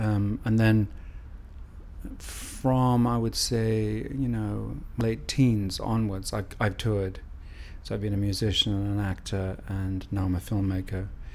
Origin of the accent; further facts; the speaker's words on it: Newcastle, North East England, United Kingdom; also born or lived in Carlisle / East Africa; now in London, United Kingdom; I live in London. I was born in Carlisle and raised in East Africa till I was 8. And then I lived in Newcastle till I was 18. And then I moved to London to study, and I've been here ever since.